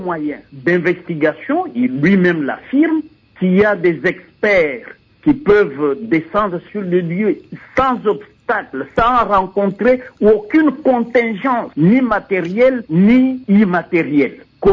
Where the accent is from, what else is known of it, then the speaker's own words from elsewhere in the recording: DR Congo; Moi, je suis navré en tant que Congolais